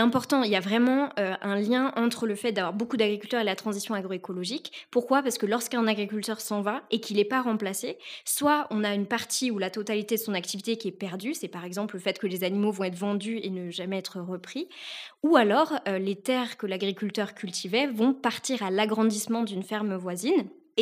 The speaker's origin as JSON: {"language": "French", "country": "France", "said": "On a quand même un grand besoin chez nous, en France, d'enrayer ce vieillissement de la population agricole."}